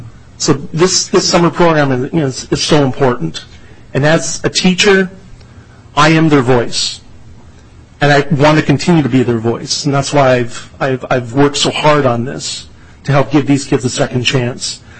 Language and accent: English; Litchfield, Minnesota, United States; There's a care and treatment facility in my hometown of Litchfield